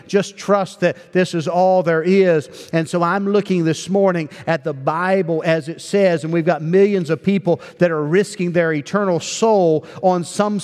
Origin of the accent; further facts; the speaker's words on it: Wellsburg, West Virginia, United States; also born or lived in Wheeling; I was born in Wheeling, West Virginia. We lived in Wellsburg, West Virginia, which is in the northern panhandle of the state.